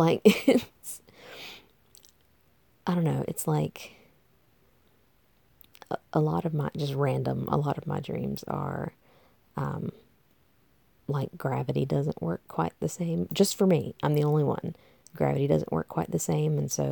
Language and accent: English; the South, United States; Because like I'm from the South, and when you say tea to most people, they're thinking sweet tea, like iced.